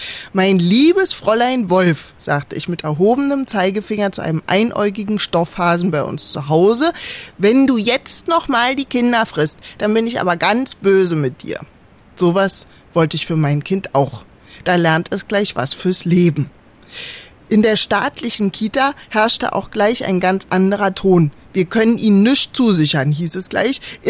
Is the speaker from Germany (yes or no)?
yes; East Germany, Germany; Ich bin aus dem Osten, mir sind staatliche Kindergärten einfach näher.